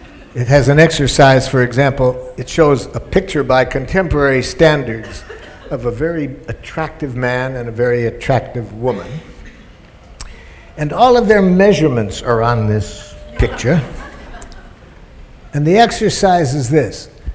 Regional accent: Detroit, Michigan, United States; No, hell, I grew up in Detroit, and I get those two places mixed up.

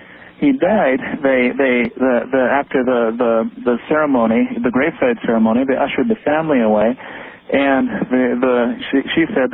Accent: Colorado, United States; now in Portland, United States; I grew up on a ranch in Colorado.

